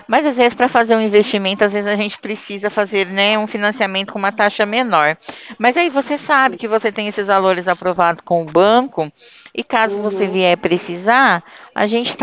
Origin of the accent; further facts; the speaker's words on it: Ribeirão Preto, São Paulo, Brazil; Não, eu sou daqui de Ribeirão.